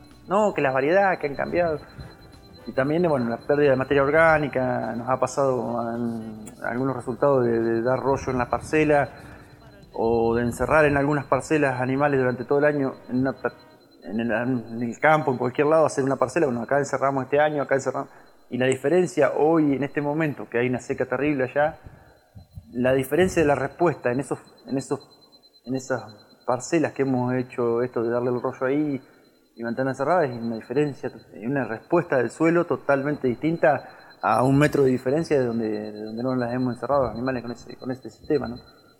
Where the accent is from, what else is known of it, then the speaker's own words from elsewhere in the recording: Guaminí, Buenos Aires Province, Argentina; soy productor agroecológico de Guaymini, provincia de Buenos Aires, sudoeste de la provincia. Estamos cerca de La Pampa y a 200 kilómetros de Bahía Blanca.